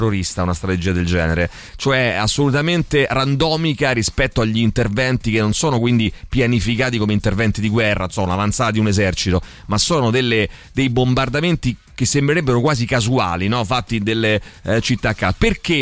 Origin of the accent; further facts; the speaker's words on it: Turkey; vengano estradati in Turchia per poi poterli processare e condannare nel paese, nel mio paese